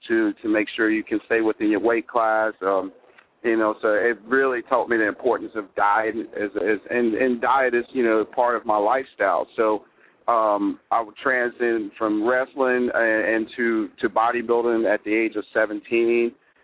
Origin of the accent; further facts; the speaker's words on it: Charlotte, North Carolina, United States; also born or lived in California; Well, I was born and raised here in Charlotte, North Carolina. Had a brief stay in California due to my competition days.